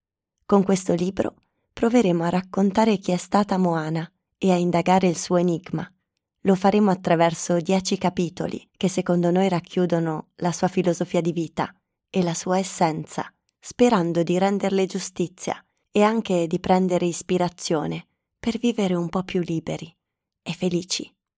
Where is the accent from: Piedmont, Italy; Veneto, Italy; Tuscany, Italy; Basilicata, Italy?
Piedmont, Italy; io, che per parte di padre sono genovese, ma cresciuta in Piemonte